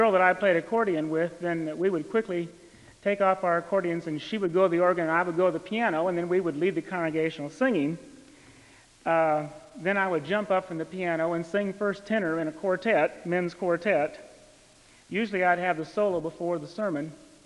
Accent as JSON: {"language": "English", "region": "Iowa", "country": "United States", "tie": "born or raised there", "said": "I have long suspected when I was a child growing up in Iowa that I might be involved in some kind of service that would lead to full-time ministry."}